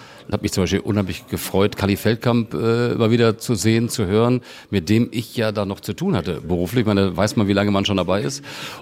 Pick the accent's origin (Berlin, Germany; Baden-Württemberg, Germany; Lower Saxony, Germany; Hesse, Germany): Lower Saxony, Germany; Hannover; wir kommen aus dem Niedersächsischen, aus Hannover.